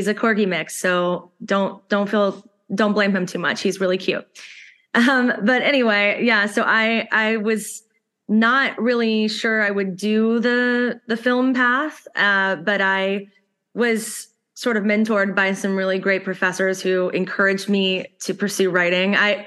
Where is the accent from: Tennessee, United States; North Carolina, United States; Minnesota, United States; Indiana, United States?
North Carolina, United States; I'm also from North Carolina and also went to Chapel Hill. I'll get that out of the way. We didn't really know each other or start working together at that time, but we are from different places in North Carolina. So I'm from a very, very small, like rural area